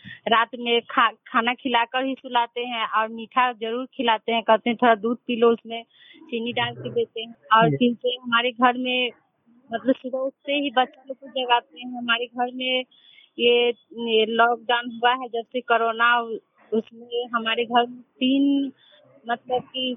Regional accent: Patahi, Bihar, India; मैं पताही पंचायत की रहने वाली हूँ

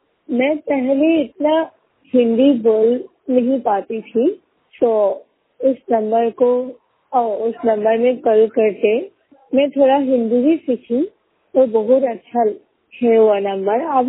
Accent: Assam, India; असम से हूँ।

